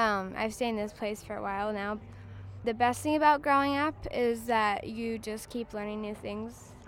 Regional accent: Provo, Utah, United States; born there; moved away; also born or lived in Taiwan / China / Ohio / Pennsylvania; I was born in Provo, Utah, but I moved to Taiwan, and then we moved back to Pennsylvania and to like all these different places. I've lived in China, Ohio, Pennsylvania, Maryland, just a bunch of different places

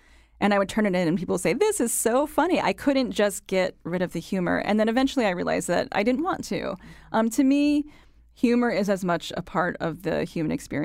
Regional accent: Connecticut, United States; So when I say I'm from Connecticut, people say, oh, and they kind of shake their head because they think they know where I'm coming from.

